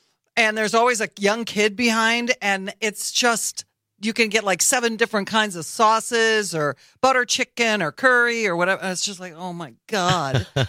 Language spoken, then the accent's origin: English; Beloit, Wisconsin, United States; My neighbor, actually, from where I grew up in Beloit.